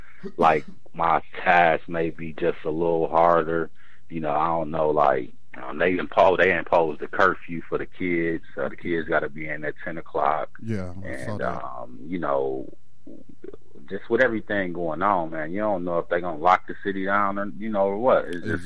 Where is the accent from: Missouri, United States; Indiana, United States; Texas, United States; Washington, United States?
Indiana, United States; Gary; born there; I was born in Gary, Indiana, and that's where my family came from after the migration from Mississippi.